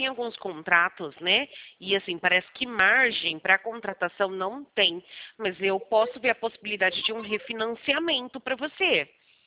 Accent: Americana, São Paulo, Brazil; Eu sou de Americana, do lado de Campinas.

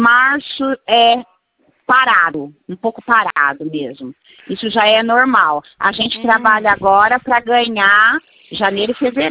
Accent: Barueri, São Paulo, Brazil; Hoje eu sou de Barueri.

